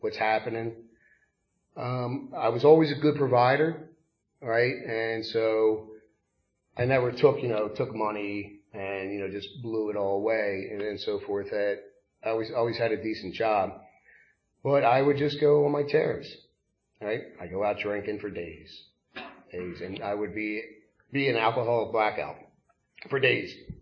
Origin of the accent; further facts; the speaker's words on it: Philadelphia, Pennsylvania, United States; I was born and raised in Germantown, Philadelphia. I don't know if some of you people may know about that area, right? I lived on Norwood Street, right off of Nedro Avenue.